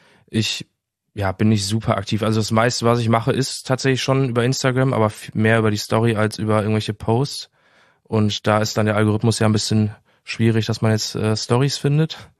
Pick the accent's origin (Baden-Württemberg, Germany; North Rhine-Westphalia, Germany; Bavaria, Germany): North Rhine-Westphalia, Germany; Bochum; bin 25 Jahre, bin nicht ganz gebürtiger Bochumer, aber seit Tag 2 quasi Bochumer.